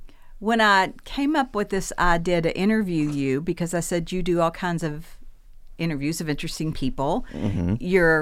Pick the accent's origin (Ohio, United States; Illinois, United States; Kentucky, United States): Kentucky, United States; And so what they were basically concluding was just because we're from Kentucky, we do these illegal things.